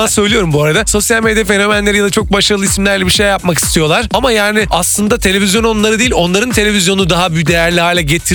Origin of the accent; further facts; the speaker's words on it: Büyükada, Istanbul, Turkey; Ben de biliyorsun Büyükada'lıyım. Yazları oradayım. Hatta kışın da hafta sonları gidiyorum.